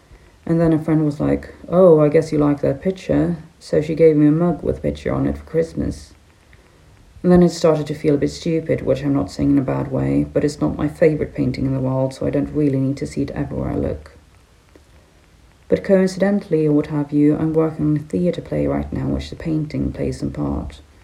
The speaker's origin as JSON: {"language": "English", "country": "Sweden", "first_language": "Swedish", "second_language": "English", "said": "I normally write in Swedish, which is my native language."}